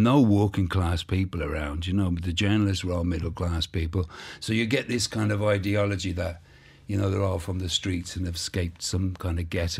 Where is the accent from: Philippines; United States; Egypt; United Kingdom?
United Kingdom; London; now in Ireland; I grew up in South London, but there was a big park there, Kennington Park